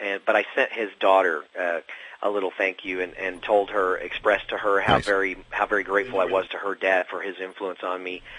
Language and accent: English; Dallas, Texas, United States; I'm from Dallas, Texas.